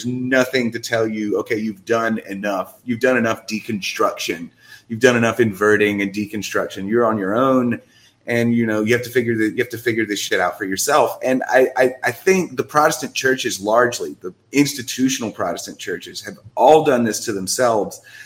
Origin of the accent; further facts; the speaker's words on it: New Orleans, Louisiana, United States; everybody knows that I grew up in New Orleans